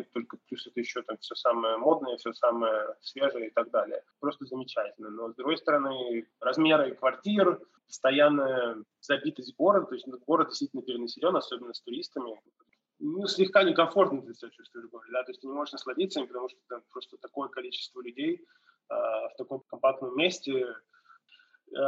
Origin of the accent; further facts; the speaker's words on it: Russia; now in New York, United States; если у меня ностальгия там, по России, по моему родному городу, да, в России, она из того, что я там вырос.